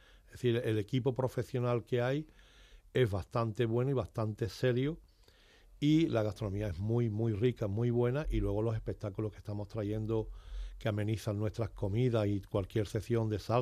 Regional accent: Cádiz, Andalusia, Spain; todos mis amigos, amistades, familiares que han seguido en mi tierra, y hoy pues gracias a Dios ellos han montado sus restaurantes, sus negocios, y la verdad que hoy pues Cádiz es un punto de referencia

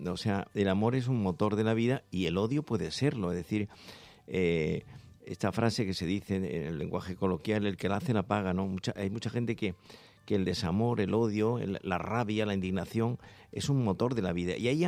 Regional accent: Andalusia, Spain; Yo soy andaluz … somos todos de Andalucía

